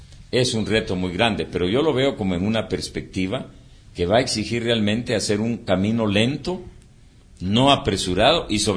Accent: Guatemala; sí, nos llamamos guatemaltecos. ¿Por qué? Porque nacimos en Guatemala.

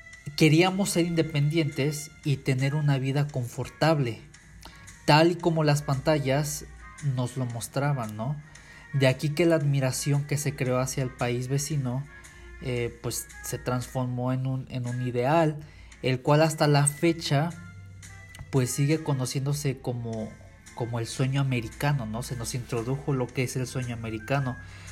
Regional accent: Mexico; ya como mexicanos

